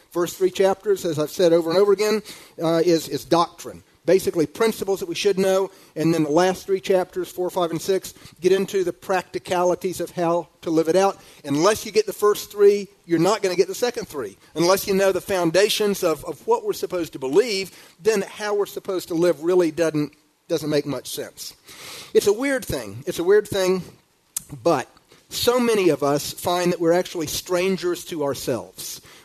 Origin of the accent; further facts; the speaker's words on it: Southern United States, United States; I mean, I grew up in the South